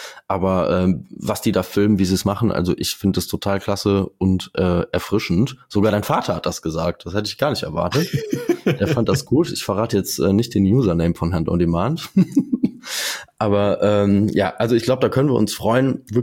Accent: Eifel, Germany; Bei uns in der Eifel ist es zum Beispiel so, wir haben super viele Hirsche.

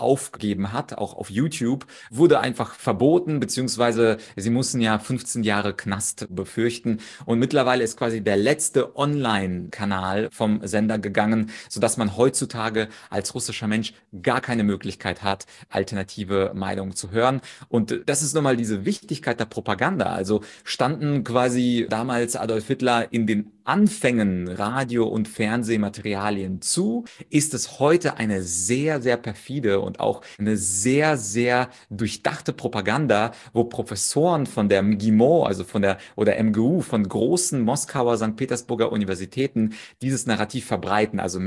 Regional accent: Ukraine; auch ich als Ukrainer würde jetzt nicht sagen

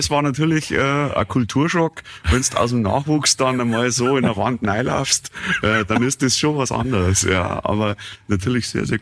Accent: Rosenheim, Bavaria, Germany; War halt die Erscheinung damals, als ich als kleiner Bub da im Stadion immer die Spiele von der ersten angeschaut habe und immer Verteidiger gewesen bin

